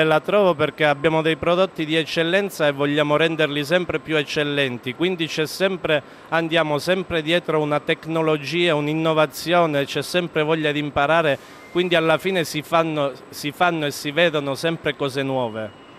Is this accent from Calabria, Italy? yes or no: yes; Calabria, Italy; moved away; io sono italiano, vengo dalla Calabria. Sono qua da quasi 19 anni.